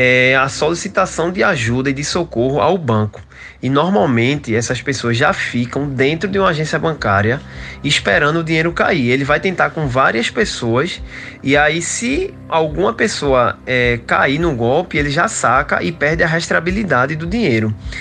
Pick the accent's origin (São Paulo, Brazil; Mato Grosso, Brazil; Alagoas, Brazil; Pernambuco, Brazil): Pernambuco, Brazil; Recife; nós somos da daqui de Recife